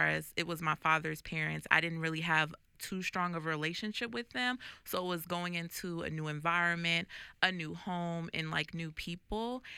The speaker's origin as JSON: {"language": "English", "town": "Compton", "region": "California", "country": "United States", "tie": "born or raised there", "also_born_or_lived": "East Orange, New Jersey", "said": "Okay, so I was raised in East Orange, New Jersey until I was about 10 years old. And then I moved to Compton, California, and I was raised by my grandparents."}